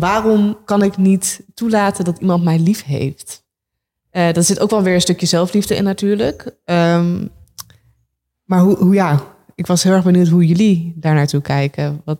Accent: Gelderland, Netherlands; Ik kom uit de Achterhoek. Best wel, mijn ouders zijn hele nuchtere, down-to-earth mensen. Ik heb Filipijnse roots

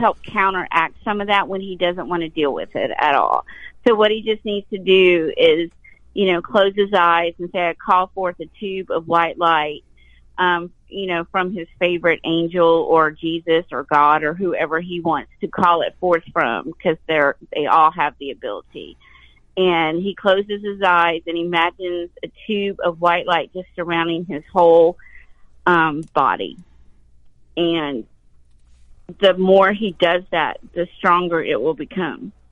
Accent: the South, United States; born there; And I was born in the South, so I'm loving this story already.

